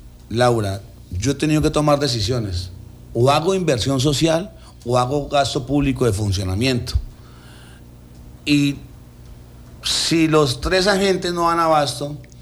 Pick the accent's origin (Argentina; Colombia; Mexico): Colombia; Porque ese es el problema como colombianos que hacemos